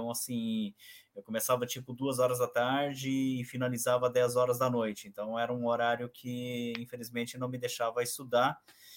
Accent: Marechal Cândido Rondon, Paraná, Brazil; eu sou da cidade de Marechal Cândido Rondon, que está a mais ou menos 2 horas de Foz do Iguaçu, 150 quilômetros. Eu sou nascido lá. Meus pais são gaúchos, eles vieram da cidade de Três Passos, do Rio Grande do Sul, nos anos de 1968, 69, vieram para essa região.

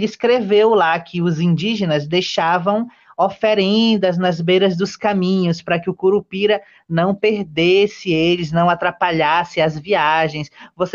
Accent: Parintins, Amazonas, Brazil; na minha infância, quando eu estava em Parintins

